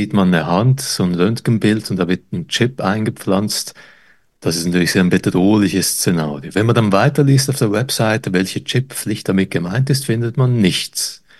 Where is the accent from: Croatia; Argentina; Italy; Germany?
Croatia; now in Switzerland; Vor einigen Wochen bin ich in meine alte Heimat Kroatien geflogen.